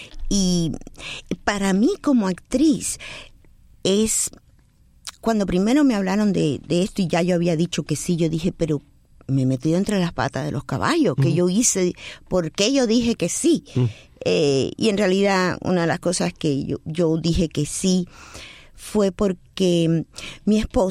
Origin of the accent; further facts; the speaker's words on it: Havana, Cuba; born there; Ok, yo nací en La Habana, Cuba.